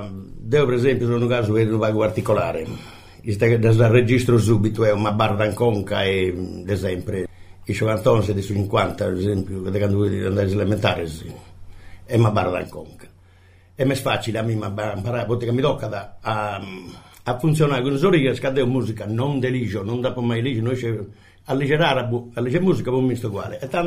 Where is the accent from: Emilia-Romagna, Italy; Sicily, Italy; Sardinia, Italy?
Sardinia, Italy; sono un sardo